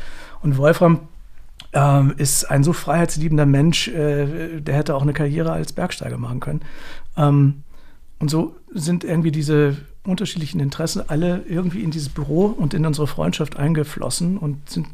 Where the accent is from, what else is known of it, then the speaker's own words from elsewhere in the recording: Hanover, Lower Saxony, Germany; ich komme aus Hannover